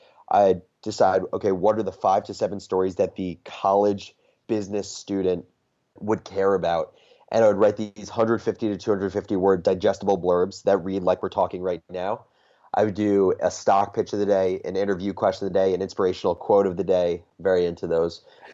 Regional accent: New Jersey, United States; I'm originally from New Jersey.

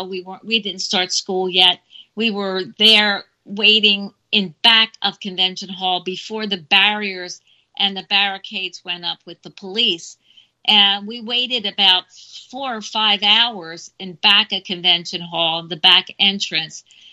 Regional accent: Philadelphia, Pennsylvania, United States; First was on September 2nd, 1964, in Philadelphia, my hometown.

